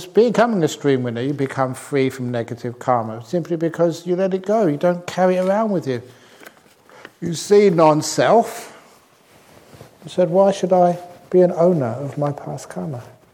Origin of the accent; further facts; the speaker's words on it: England, United Kingdom; born there; I was born in England.